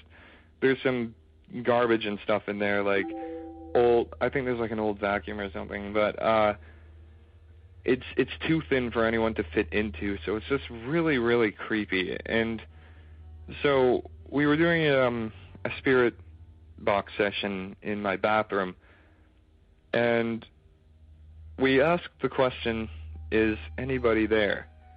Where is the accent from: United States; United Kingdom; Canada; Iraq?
Canada; Toronto, Ontario; and I'm from Toronto.